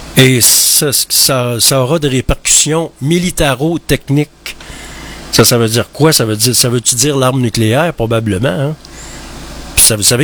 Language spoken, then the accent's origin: French; Quebec, Canada; Faut continuer à demeurer maître chez nous au Québec.